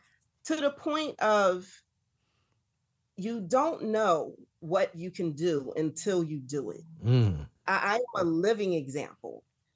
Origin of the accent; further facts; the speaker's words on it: Philadelphia, Pennsylvania, United States; I told you I'm from North Philly. I can't swim.